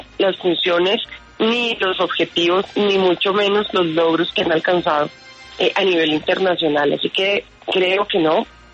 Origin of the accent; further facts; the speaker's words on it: Colombia; soy una colombiana común, común y corriente